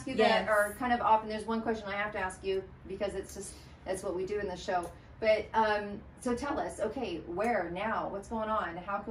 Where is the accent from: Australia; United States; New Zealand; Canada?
Canada; I'm from Canada.